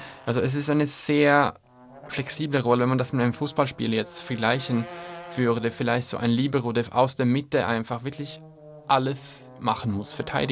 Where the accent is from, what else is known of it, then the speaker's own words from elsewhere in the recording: Sweden; now in Vienna, Austria; ich komme aus Schweden ursprünglich.